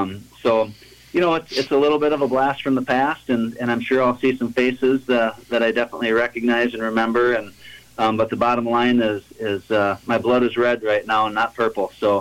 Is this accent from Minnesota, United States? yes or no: yes; Minnesota, United States; I know it's my hometown where I grew up.